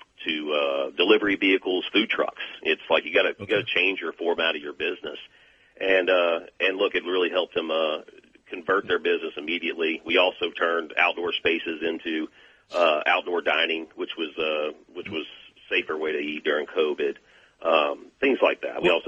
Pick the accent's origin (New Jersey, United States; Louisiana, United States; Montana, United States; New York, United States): Louisiana, United States; Baton Rouge; he was able to help me with a restaurant in Baton Rouge, my hometown, Poor Boy Lloyd's, an old Cajun restaurant